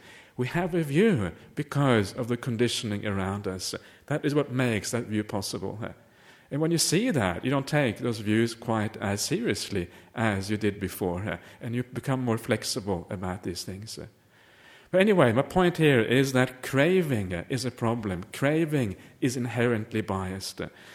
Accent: Norway; born there; English is a second language; I was born in Norway, right? So if you're born in Norway, it means you like certain foods, right?

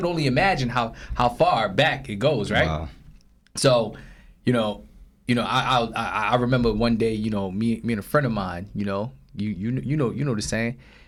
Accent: Brooklyn, New York, United States; But, you know, growing up in Brooklyn, New York, going to school to me was it was traumatic, right?

